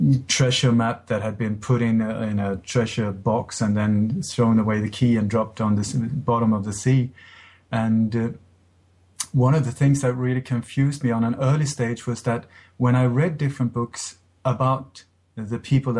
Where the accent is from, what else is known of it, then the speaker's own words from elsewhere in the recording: Sweden; English is a second language; also born or lived in Denmark; I grew up in Sweden. I was born in Denmark, but grew up in Sweden.